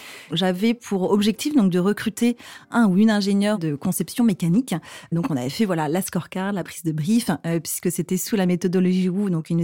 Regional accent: South-West France, France; Je viens du sud-ouest de la France, d'un petit village de 3000 habitants.

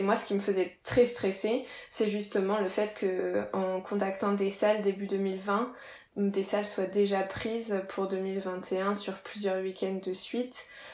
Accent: Reims, Grand Est, France; Comme je te le disais, moi je viens de Reims

